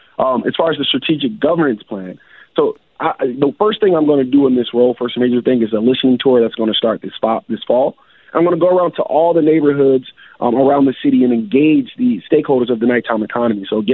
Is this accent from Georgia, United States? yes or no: no; Philadelphia, Pennsylvania, United States; I'm from that castle on the hill out in West Philly. You know, born and raised in West Philadelphia. So, you know, I'm Philly through and through.